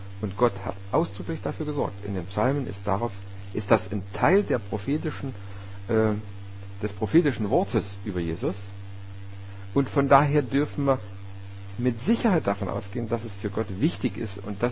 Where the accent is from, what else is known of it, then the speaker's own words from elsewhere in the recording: Grottendorf, Saxony, Germany; ich bin ja in Grottendorf aufgewachsen, das ist ein Dorf, was in so einem Erzgebirge, also im Tschubertal, liegt, auf 6 Kilometer Längenausdehnung, und die größte Breite sind vielleicht 0,5 Kilometer.